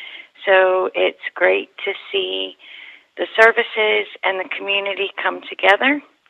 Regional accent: United States; Well, I was born and raised here in Highland County, and most of my immediate family is still in the area.

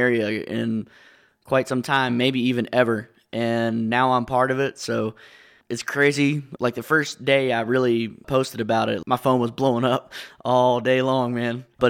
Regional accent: Monterey, Virginia, United States; I am an electronic dance music artist, and I'm from Monterey, Virginia.

